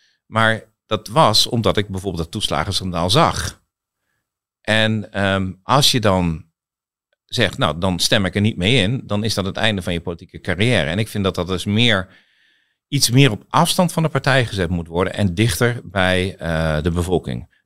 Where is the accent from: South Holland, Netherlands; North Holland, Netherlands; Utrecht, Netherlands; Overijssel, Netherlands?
South Holland, Netherlands; The Hague; born there; Ik kom uit Den Haag omdat ik er ooit geboren ben.